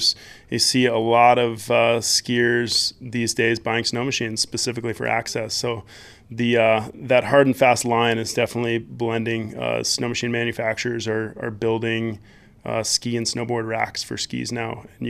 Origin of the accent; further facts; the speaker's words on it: Anchorage, Alaska, United States; Yeah, I grew up skiing here in Anchorage.